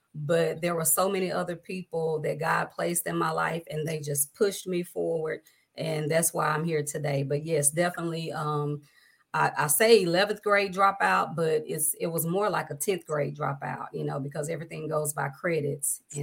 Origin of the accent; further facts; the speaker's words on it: Louisiana, United States; I am originally from Shoudrant, Louisiana. That's where I was born and reared by my grandparents, along with my mom.